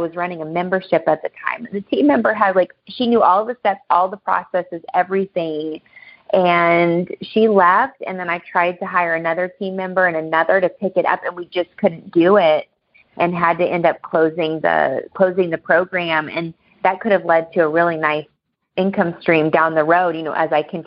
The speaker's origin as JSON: {"language": "English", "region": "Midwest", "country": "United States", "said": "So I'm a Midwesterner too. I live in Milwaukee."}